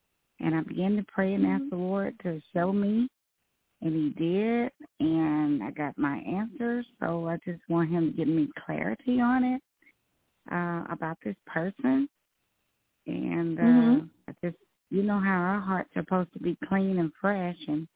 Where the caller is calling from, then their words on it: Texas, United States; from Texas.